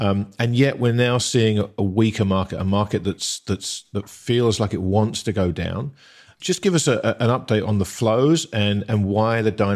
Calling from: Sydney, New South Wales, Australia; I am currently in sunny Australia

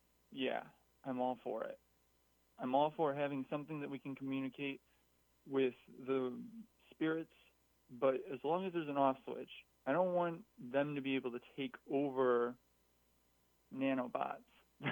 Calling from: Illinois, United States; I'm calling from near Joliet, Illinois.

